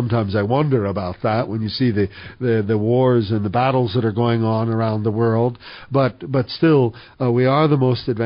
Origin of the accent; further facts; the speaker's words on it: United States; now in Switzerland; half of it in the United States and other countries, but as an American. And I had become Swiss in the meantime